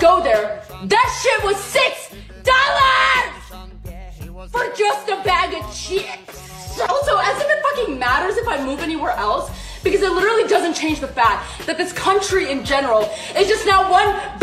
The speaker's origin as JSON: {"language": "English", "region": "Oklahoma", "country": "United States", "said": "Whenever I tell people I'm from Oklahoma, and they start laughing at me."}